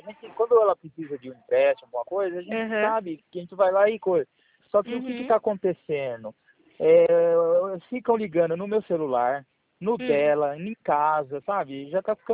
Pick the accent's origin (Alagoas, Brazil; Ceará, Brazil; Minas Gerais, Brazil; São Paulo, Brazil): São Paulo, Brazil; Araraquara